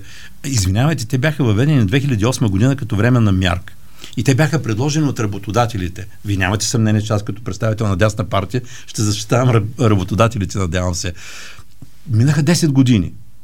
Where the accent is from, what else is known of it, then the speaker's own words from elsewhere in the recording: Ruse, Ruse Province, Bulgaria; понеже аз съм от Руса